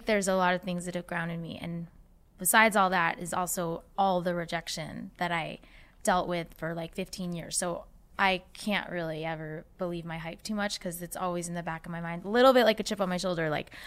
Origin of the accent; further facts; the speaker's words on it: Boston, Massachusetts, United States; Yeah, I'm from Boston.